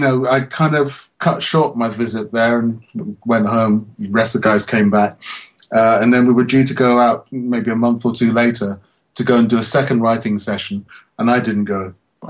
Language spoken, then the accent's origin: English; United Kingdom; I'm in a band and I'm British and blah, blah, blah.